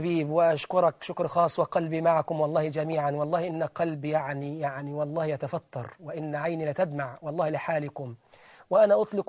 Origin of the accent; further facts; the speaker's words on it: Egypt; إحنا كمصريين فين النخوة وفين الكرامة